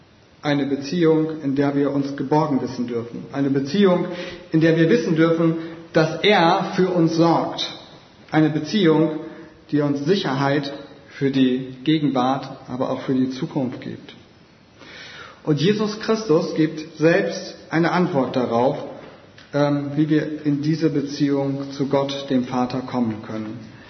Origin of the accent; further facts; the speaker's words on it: Northern Germany, Germany; Und ich komme aus Norddeutschland, aber ganz aus dem Westen.